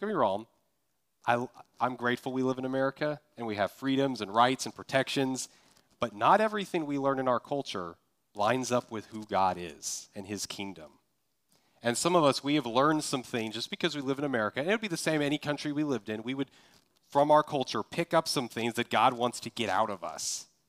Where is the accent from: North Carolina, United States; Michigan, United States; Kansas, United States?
Kansas, United States; You know, like, I'm from Kansas. Tornadoes don't scare me.